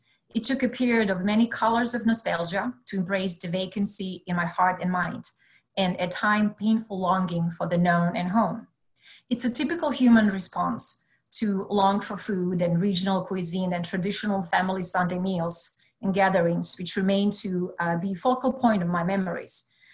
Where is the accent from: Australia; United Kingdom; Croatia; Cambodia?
Croatia; I was born and raised in Yugoslavia, located in the Balkan region of South Europe.